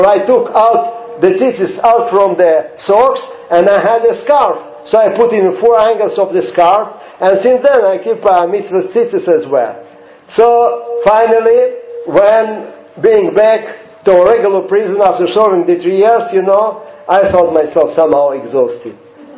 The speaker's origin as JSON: {"language": "English", "country": "Russia", "tie": "born there", "second_language": "English", "said": "my motherland is Israel. I was born in Russia"}